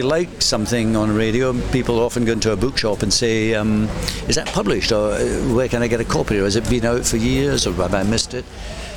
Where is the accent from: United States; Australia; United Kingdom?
United Kingdom; Glasgow, Scotland; that is with the reality of growing up in Glasgow in the 1950s.